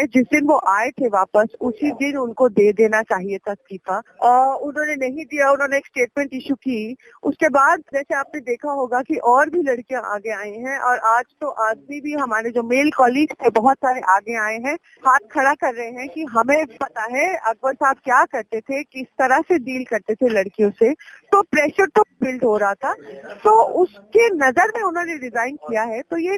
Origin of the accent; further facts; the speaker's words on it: Delhi, India; मैं दिल्ली से हूँ, मैंने दिल्ली में काम किया